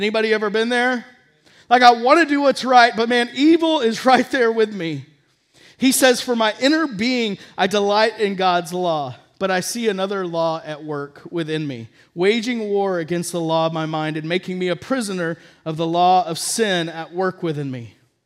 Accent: Dallas, Texas, United States; I mean, I grew up in Dallas-Fort Worth. It was a big city, huge, tons of people

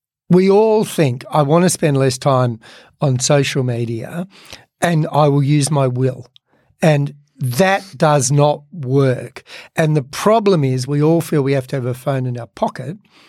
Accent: Canberra, Australian Capital Territory, Australia; Me growing up in Canberra, only child

